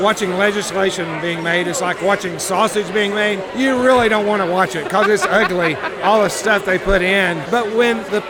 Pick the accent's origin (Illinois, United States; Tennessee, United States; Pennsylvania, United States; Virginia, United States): Tennessee, United States; Tennessee.